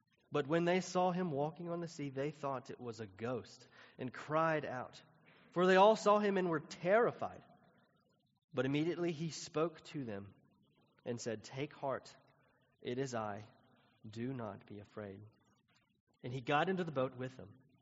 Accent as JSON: {"language": "English", "region": "Tennessee", "country": "United States", "accent": "Southern", "said": "I'm from Tennessee. You may have caught that from my accent."}